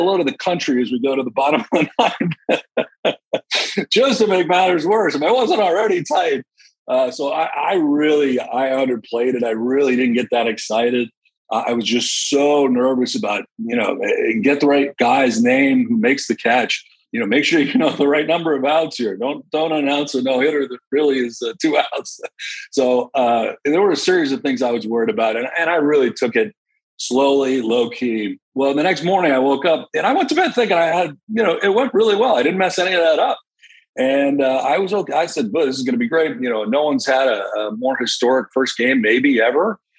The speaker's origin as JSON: {"language": "English", "town": "Melrose", "region": "Massachusetts", "country": "United States", "tie": "born there", "said": "I was born in Boston, at Melrose, Mass, outside of Boston. I went to Northeastern University."}